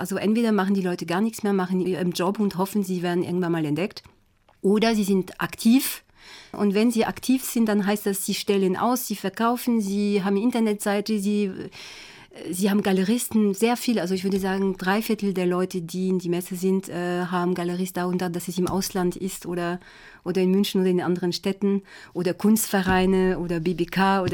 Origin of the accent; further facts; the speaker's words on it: France; German is a second language; ich bin Französin und habe auch schon Französischkurse gegeben.